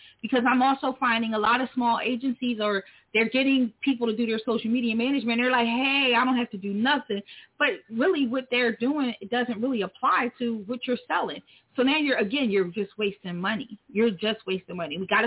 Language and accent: English; Philadelphia, Pennsylvania, United States; now in Miami, United States; So I'm from Philly, but moved to Miami last year, and juggling the seasons is a struggle for clothing.